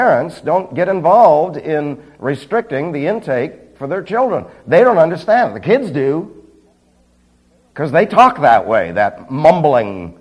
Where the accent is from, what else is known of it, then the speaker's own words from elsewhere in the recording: New York, United States; Because remember now, I was raised in New York, so I learned jive.